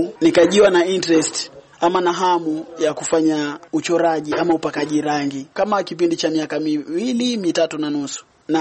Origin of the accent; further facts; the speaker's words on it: Ngombeni, Kwale County, Kenya; Nimetokea Ngombeni katika Kwale County.